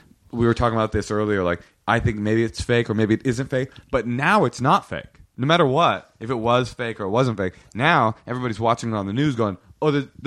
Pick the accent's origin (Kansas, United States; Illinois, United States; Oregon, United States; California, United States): California, United States; Oakland; because I grew up in a black situation. You know, like I grew up in Oakland, you know, public school system.